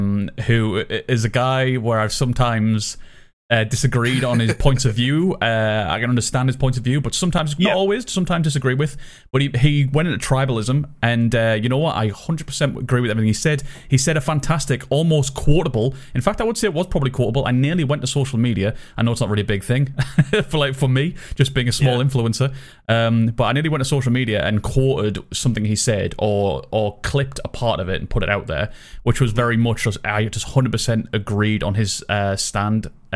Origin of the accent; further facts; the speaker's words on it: Sunderland, North East England, United Kingdom; now in Newcastle, United Kingdom; I am from Sunderland, but don't hate me for it. But I currently reside in Newcastle because it is the better, more interesting city to live in.